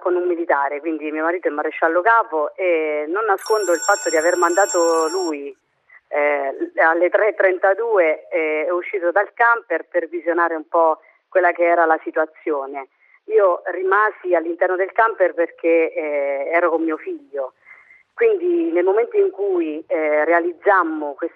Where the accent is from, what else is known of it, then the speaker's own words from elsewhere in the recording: Abruzzo, Italy; anche noi siamo all'Aquila ormai dal 2007, quindi siamo comunque abruzzesi.